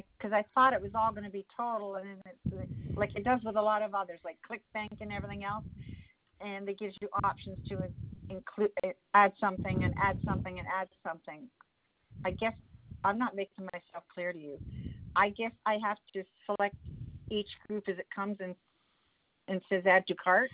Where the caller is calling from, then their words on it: Ontario, Canada; I'm calling from Ontario in Canada.